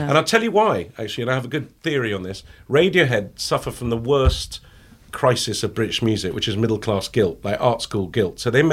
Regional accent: Lebanon; because I grew up in Lebanon

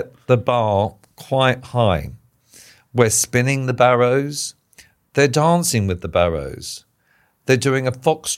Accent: Ballarat, Victoria, Australia; But I did two shows in my hometown of Ballarat.

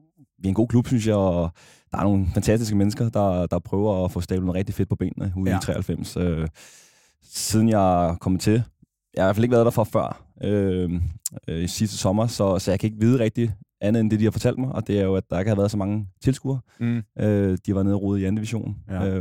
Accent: Brøndby, Capital Region of Denmark, Denmark; nu er jeg vokset op i Brøndby

